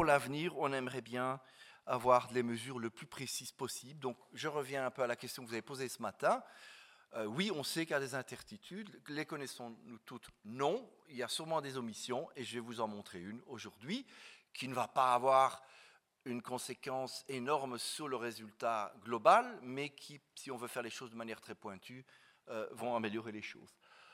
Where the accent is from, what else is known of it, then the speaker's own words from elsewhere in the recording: Belgium; je suis belge d'origine, donc je le maintiens.